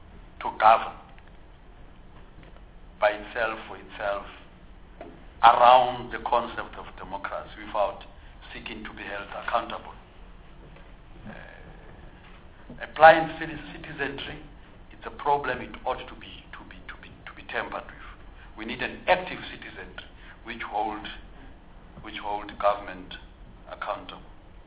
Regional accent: South Africa; or in our case, as South African, because by the end of 1994 and by the end of the struggle for liberation in 1994, what was attained was not really independent.

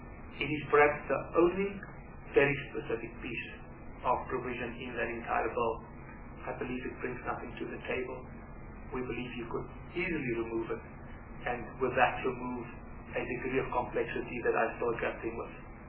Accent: Free State, South Africa; first language Afrikaans; English is a second language; I come from the Free State and I speak Afrikaans initially, at least.

